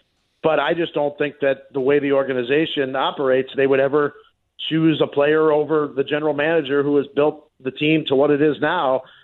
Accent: Chicago, Illinois, United States; I grew up in Chicago. It took me a long time for people to stop looking at me as an outsider.

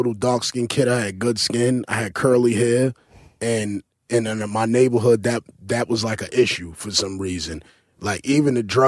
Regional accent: New York City, New York, United States; growing up, where I grew up in East New York in the 90s, you had to be tough to go to school because the crackheads were tough back then.

